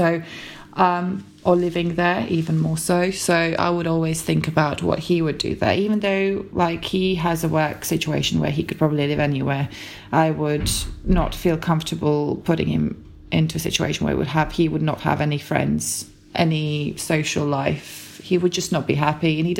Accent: Riga, Latvia; I grew up in Riga suburbs, so suburbs of the capital city.

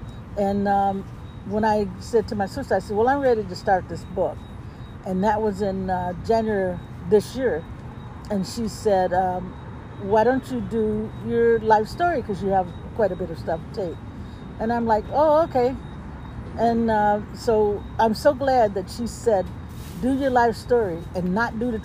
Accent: Mississippi, United States; Growing up in Mississippi in the 60s, it was a very challenging time.

